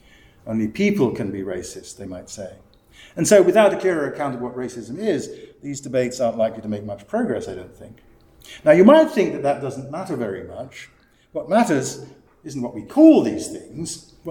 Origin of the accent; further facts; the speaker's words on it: Ghana; I saw that as a child growing up in Ghana.